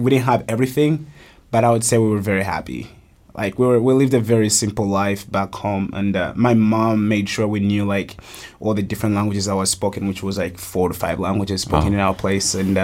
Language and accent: English; Uganda; also born or lived in South Africa; I was born in South Africa, but I grew up in Uganda, East Africa. I grew up going to boarding schools